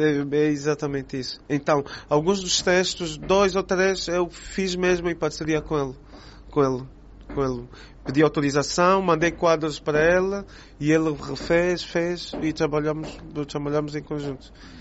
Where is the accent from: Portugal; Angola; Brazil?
Angola; Luanda; Eu cresci quase toda a minha vida, tirando uns anos ou os outros que me afastei, mas cresci sempre na Baixa de Luanda e cresci com essa freneticidade da cidade, tu sabes, o barulho.